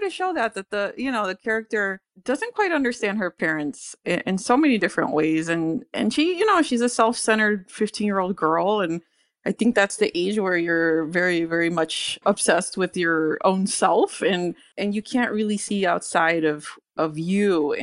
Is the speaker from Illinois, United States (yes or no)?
yes; Cicero, Illinois, United States; I grew up in Cicero, which is right on the border of Chicago. You know, I would walk a block and I was in the city.